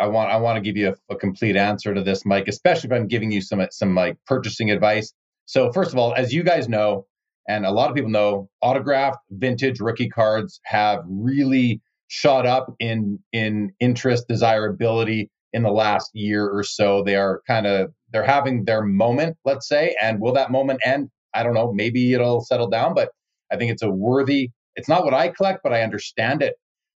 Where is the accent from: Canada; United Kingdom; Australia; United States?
Canada; As a Canadian myself, I collect Connor McDavid and Sidney Crosby and Wayne Gretzky